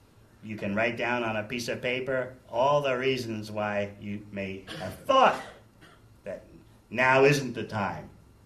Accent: New York, United States; now in New Zealand; Where are you from? I said, I'm from New York.

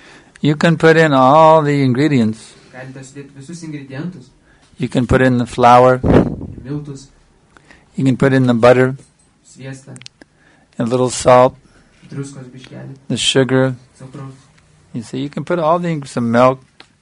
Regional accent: United States; I come from America. She's supposed to be the wealthiest, most powerful, and happiest people in the world.

